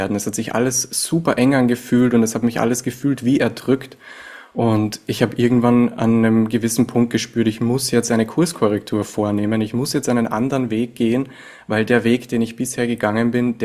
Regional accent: Linz, Upper Austria, Austria; now in Greece; ich komme ursprünglich aus Linz und bin ein waschechter Österreicher. Und mich hat halt der Weg jetzt nach Kreta verschlagen.

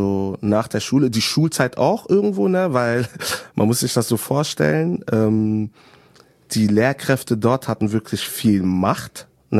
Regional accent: DR Congo; also ich bin aus dem Kongo

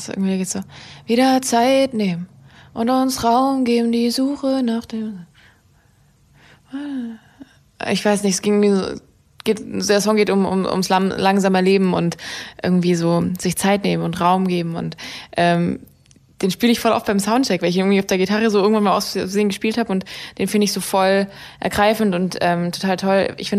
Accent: Ravensburg, Baden-Württemberg, Germany; so wie ich es aus Ravensburg, aus meiner Heimat kenne.

